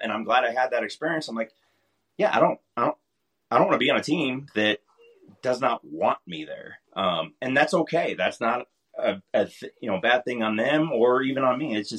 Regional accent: Los Angeles, California, United States; I'm originally from Los Angeles. So I was talking to UCLA, I wanted to go back to California and play there.

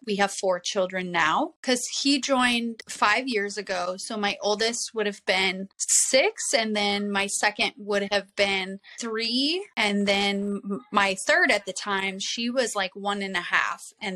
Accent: Iowa, United States; So we are from Iowa, where there is nothing but plants and manufacturing companies.

